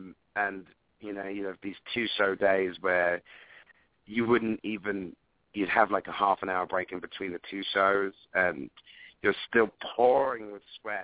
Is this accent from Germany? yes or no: no; United Kingdom; obviously I'm a British boy and I'm pretty well spoken for the most part